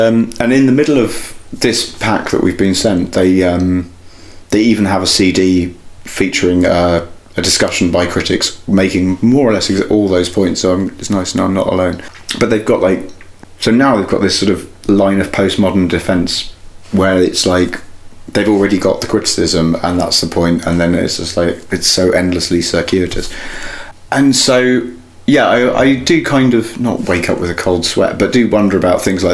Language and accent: English; England, United Kingdom; I probably make massive category errors by watching as an English person, just sort of, you know, responding to it probably quite Englishly